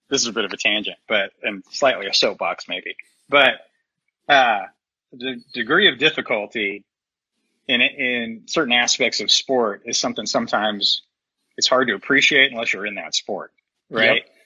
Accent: Indiana, United States; And I grew up in Indiana, which it was basketball and football, right?

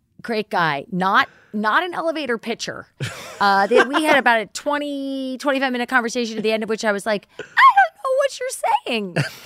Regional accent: Baltimore, Maryland, United States; That's where I grew up, like on a tee, essentially. Yes. With like, you know, everybody had nice houses and everything was low key because it's Baltimore

